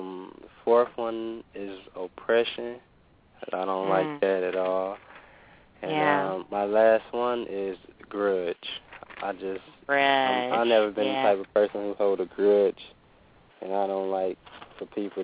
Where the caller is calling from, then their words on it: Gary, Indiana, United States; I'm calling from Indiana, well, Gary, Indiana.